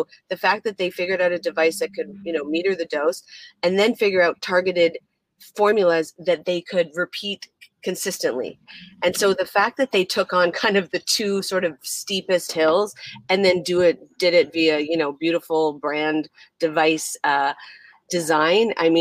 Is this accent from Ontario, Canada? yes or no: yes; Toronto, Ontario, Canada; I'm Canadian, I'm Toronto, so you always got to drop a Canadian term when you can. So shout out Toronto.